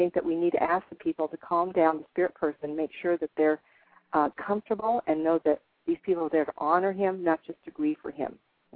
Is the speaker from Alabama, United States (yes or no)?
no; California, United States; I said, I'm from Northern California, and I did, oh my gosh, 15 years of fairs and events.